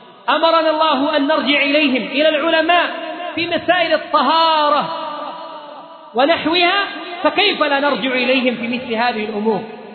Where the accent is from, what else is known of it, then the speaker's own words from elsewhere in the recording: Yemen; فهذا واجبنا كيمنيين بشكل أخص